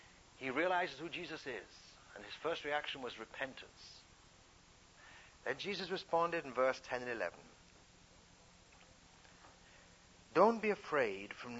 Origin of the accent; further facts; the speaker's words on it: England, United Kingdom; as a young teenager, growing up in England